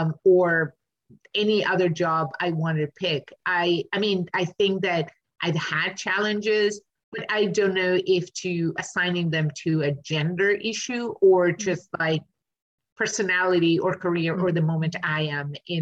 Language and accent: English; Argentina; English is a second language; Fortunately, in Argentina, I am from Argentina. I went to college there.